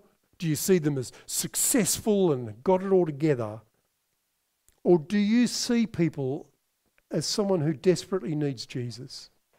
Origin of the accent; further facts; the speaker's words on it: Devonport, Tasmania, Australia; I grew up in Devonport in Tassie, so this is my parents' hometown